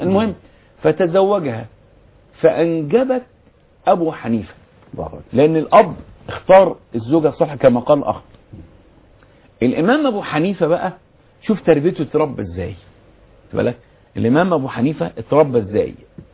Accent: Egypt; بالنسبة لنا كمصريين أو كعرب

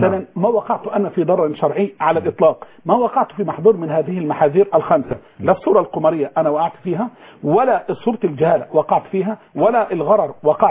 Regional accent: Egypt

